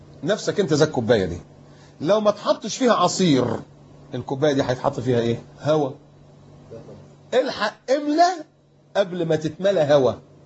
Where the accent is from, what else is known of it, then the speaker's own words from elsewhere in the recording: Upper Egypt, Egypt; born there; والدي صعيدي وأنت عارف الصعيدة يعني إيه، انا صعيدي برضو يعني اتولدت في الصعيد بس ما اعرفش فين الجرجة اللي انا اتولدت فيها دي